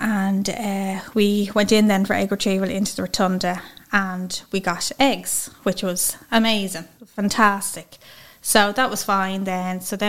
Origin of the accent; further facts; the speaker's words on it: Leinster, Ireland; I'm from Winston Old Town County, Dublin. I'm 37 years of age